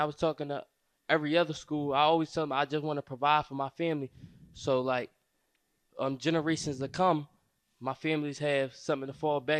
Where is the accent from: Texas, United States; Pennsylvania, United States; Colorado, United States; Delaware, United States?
Pennsylvania, United States; Philadelphia; I'm from North Philadelphia. I went to Roman Catholic. I graduated from Roman Catholic. And my family, not so big. I grew up near like Temple Dale, North Philly.